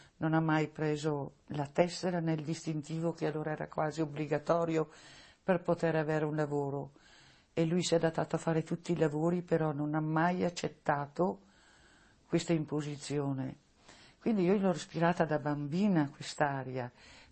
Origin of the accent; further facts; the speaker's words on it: Valli del Pasubio, Veneto, Italy; born there; sono nata a Valli del Pasubio, 30 l'11 del 30.